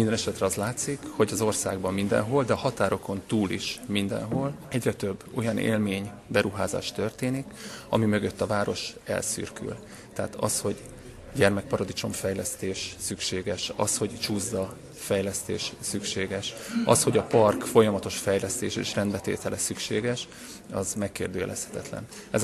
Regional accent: Gyula, Békés, Hungary; born there; 1974-ben születtem, Tőzsökeres gyulai családból, bár édesapám budapesti

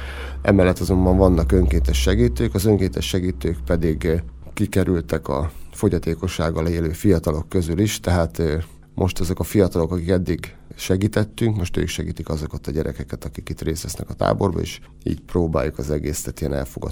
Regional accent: Gyula, Békés, Hungary; Gyulaiként igyekeztünk gyulai vállalkozókat megnyerni arra, hogy a programokban részt vegyenek.

